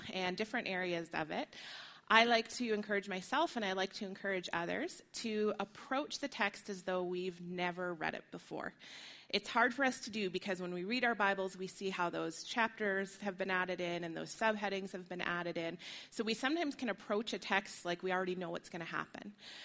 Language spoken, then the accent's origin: English; United States; also born or lived in Colorado; So like Ben said, I'm originally from the States, and my background is actually in writing.